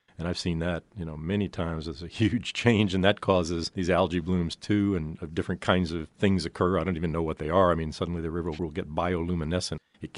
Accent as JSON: {"language": "English", "town": "Fort Pierce", "region": "Florida", "country": "United States", "tie": "born or raised there", "said": "When I was a kid growing up in Fort Pierce, Florida, about halfway down the lagoon on its east coast, we would go out."}